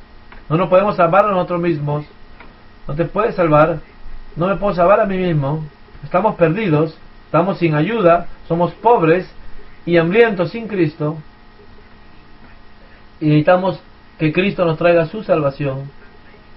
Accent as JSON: {"language": "Spanish", "region": "England", "country": "United Kingdom", "second_language": "Spanish", "said": "Me gusta a mí porque soy de Inglaterra y me gusta el sonido de las campanas."}